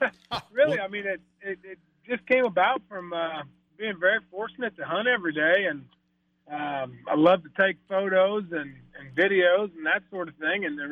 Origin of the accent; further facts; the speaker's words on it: Illinois, United States; But my grandfather had a couple duck clubs growing up on the Illinois River, and my uncle actually managed a couple refuges in Illinois.